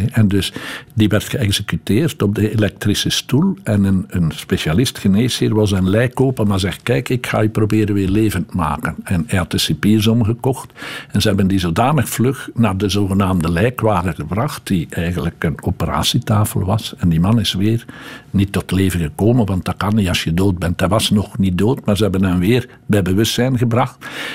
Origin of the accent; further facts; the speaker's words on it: Leuven, Flanders, Belgium; Ik ben wel van Leuven